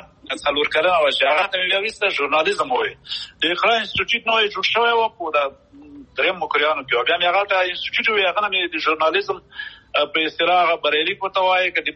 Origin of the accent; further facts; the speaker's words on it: Haryob, Paktia, Afghanistan; now in United Arab Emirates; زه خو خپله د پکتیا د هاریوب یم، او د هاریوب ولسوالۍ کې یو کلی دی چې کورکی ورته وایي، هغه هلته مې خاپوړې کړي.